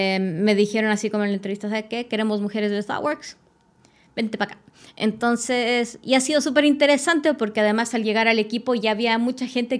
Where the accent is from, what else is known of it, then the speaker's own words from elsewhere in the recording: Bolivia; now in Chile; Yo era como la única de acá de Chile, aunque soy boliviana.